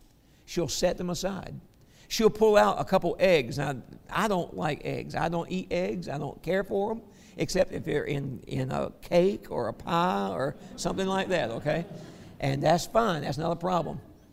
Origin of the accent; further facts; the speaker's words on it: the South, United States; We're from the South, all right? We like stuff like that.